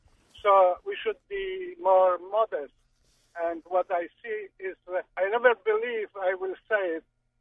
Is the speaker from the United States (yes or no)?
no; Poland; English is a second language; I'm from Poland.